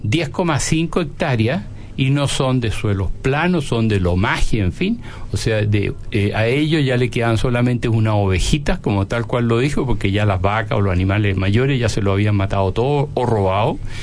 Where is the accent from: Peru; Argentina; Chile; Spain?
Chile; Pero ¿hasta dónde hemos permitido como chileno que llegue este tipo de vida?